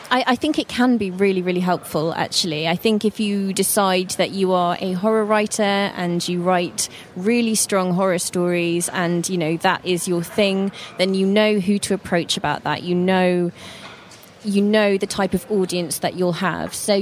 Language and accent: English; Norwich, East of England, United Kingdom; I was born in Norwich, so it's my hometown. So I go back there fairly frequently.